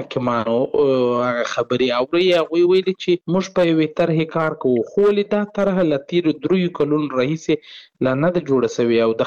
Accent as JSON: {"language": "Pashto", "country": "Afghanistan", "said": "زه د یو افغان په حیث باندې خواست کوم چې د نجونو لپاره د زده کړو مرکزونو دروازې پرانیزي"}